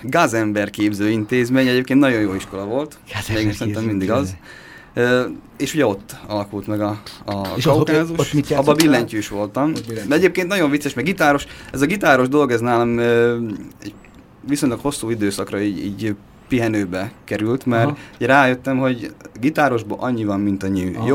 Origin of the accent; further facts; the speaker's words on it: Szolnok, Jász-Nagykun-Szolnok, Hungary; ez ugye Szolnokon volt helyileg, én szolnoki gyerek vagyok